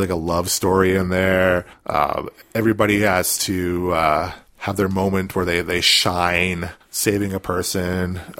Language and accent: English; Canada; I'm a Canadian